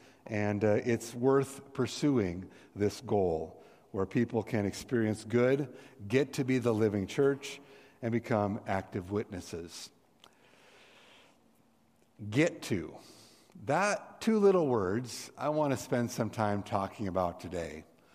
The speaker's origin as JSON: {"language": "English", "region": "Montana", "country": "United States", "tie": "born or raised there", "said": "But for me, growing up in Montana, it was a wonderful exposure to a life I'd never even imagined"}